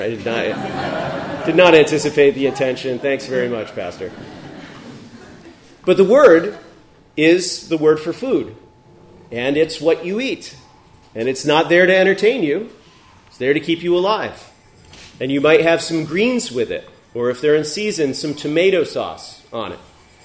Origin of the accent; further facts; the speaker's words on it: New York, United States; a very typical Sunday at our house growing up in Oswego County, New York